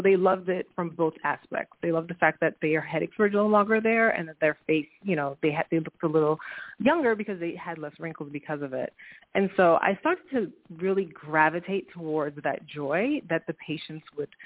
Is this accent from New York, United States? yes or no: yes; New York City, New York, United States; So I am from New York City, and I have two West Indian parents.